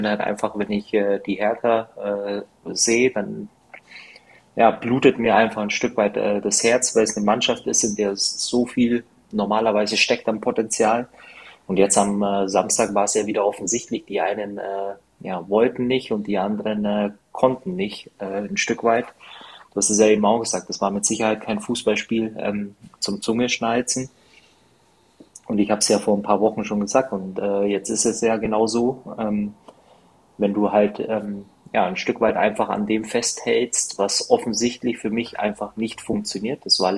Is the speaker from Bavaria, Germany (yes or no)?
no; Freiburg, Baden-Württemberg, Germany; Also kann man, glaube ich, auch nicht meckern als Freiburger.